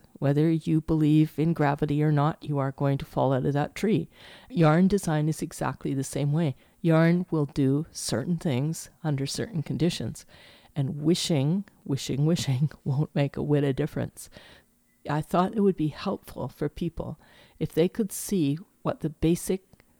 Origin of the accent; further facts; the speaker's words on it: Squamish, British Columbia, Canada; And Forks is a little town that's very similar to where I grew up in Squamish, a logging town where logging has finished and there we are.